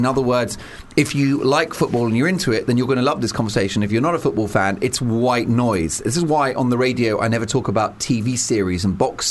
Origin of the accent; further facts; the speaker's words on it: United Kingdom; That is our nature as British people.